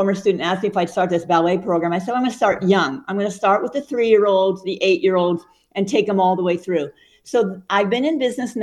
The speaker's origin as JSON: {"language": "English", "town": "Loomis", "region": "California", "country": "United States", "tie": "born or raised there", "said": "Well, I grew up in Loomis, actually."}